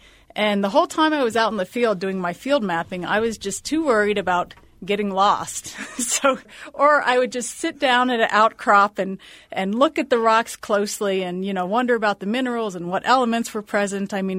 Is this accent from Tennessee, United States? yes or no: no; Fredericksburg, Virginia, United States; Well, I grew up in Fredericksburg, Virginia